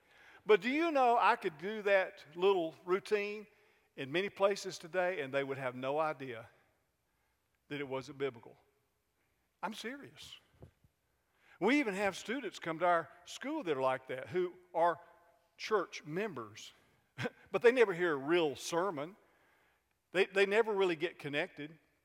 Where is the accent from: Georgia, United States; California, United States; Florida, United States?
Georgia, United States; Atlanta; I grew up in Atlanta, up in Cobb County.